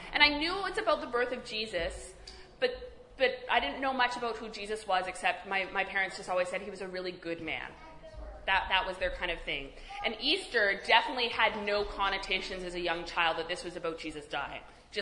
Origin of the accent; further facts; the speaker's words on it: Halifax, Nova Scotia, Canada; So I was raised in the Unitarian Universalist Church in Halifax.